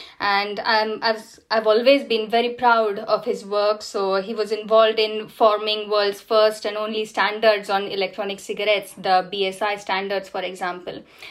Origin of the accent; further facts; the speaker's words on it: Solapur, Maharashtra, India; So I was born in India. I belong to a Western India small city called Solapur. And I come from a family with three generations full of doctors.